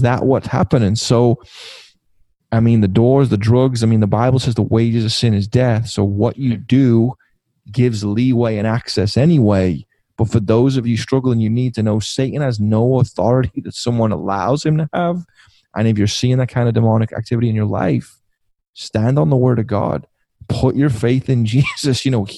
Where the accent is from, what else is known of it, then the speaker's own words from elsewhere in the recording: England, United Kingdom; I'm a skate kid. We're English. Charles Darwin's on our money.